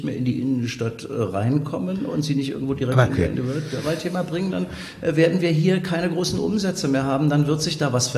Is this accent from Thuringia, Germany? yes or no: no; Berlin, Germany; born there; in Berlin, wo ich geboren bin